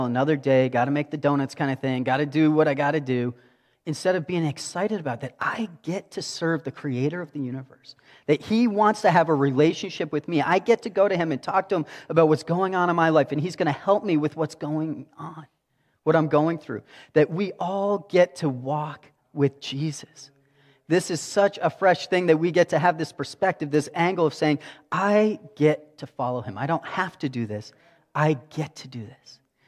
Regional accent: Canada; I'm Canadian.

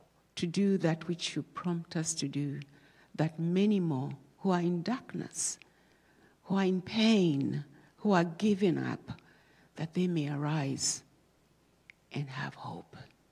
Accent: Zambia; A lot of our people, especially in the rural areas of Zambia, you will understand my accent is not like yours

